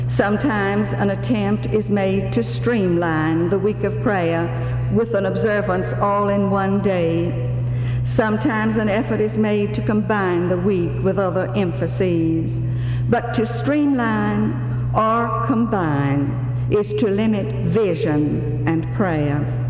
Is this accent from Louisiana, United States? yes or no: yes; Louisiana, United States; from Louisiana.